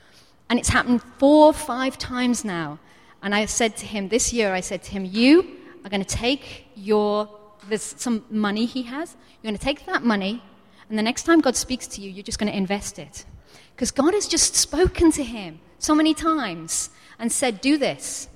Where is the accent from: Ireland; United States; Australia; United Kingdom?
United Kingdom; Remember, I'm British, just again.